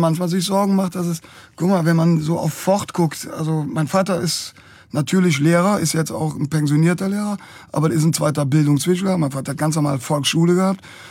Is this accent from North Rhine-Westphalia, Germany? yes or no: yes; Cologne, North Rhine-Westphalia, Germany; Wenn du als Kölner unterwegs